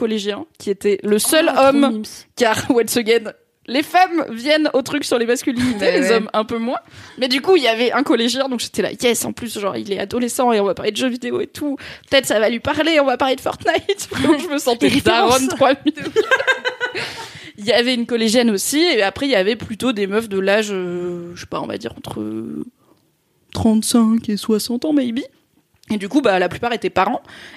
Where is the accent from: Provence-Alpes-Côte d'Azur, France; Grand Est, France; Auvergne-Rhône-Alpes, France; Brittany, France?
Provence-Alpes-Côte d'Azur, France; j'aime bien les petites villes, notamment du sud-est, puisque c'est là où j'ai grandi.